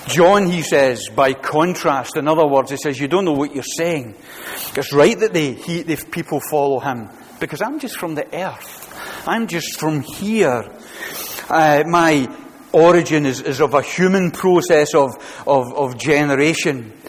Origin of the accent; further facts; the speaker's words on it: Glasgow, Scotland, United Kingdom; Well, I'm from Glasgow.